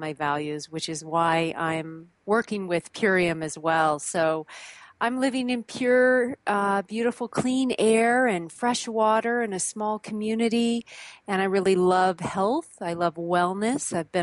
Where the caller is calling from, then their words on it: Mount Shasta, California, United States; I'm calling in from Mount Shasta, California, which is a beautiful, special, sacred place up here in Northern California.